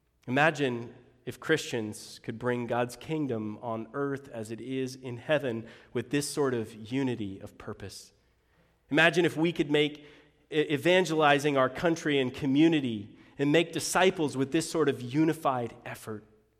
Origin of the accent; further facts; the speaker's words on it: Seattle, Washington, United States; born there; also born or lived in Georgia; But I was born in the University of Washington Hospital